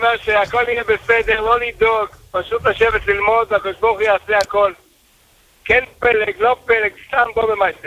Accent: Central District, Israel

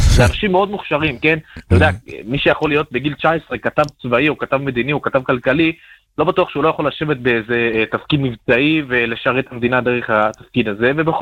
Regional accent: Jerusalem, Jerusalem District, Israel; אני מירושלים, אבל עדיין לא סיימתי.

